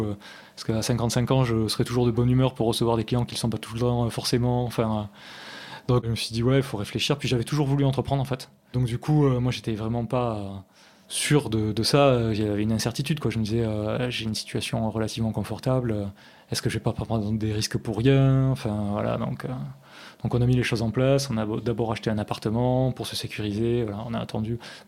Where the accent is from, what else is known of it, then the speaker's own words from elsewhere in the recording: Auch, Occitanie, France; Moi, j'ai grandi dans le Gers. Je suis né à Auch et j'y suis resté jusqu'au lycée où je suis parti à Toulouse.